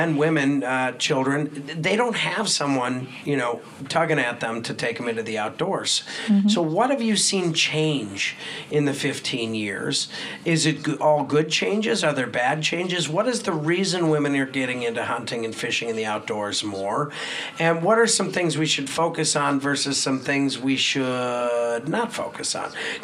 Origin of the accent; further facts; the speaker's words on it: Wisconsin, United States; We were raised in Wisco, and we love talking about the outdoors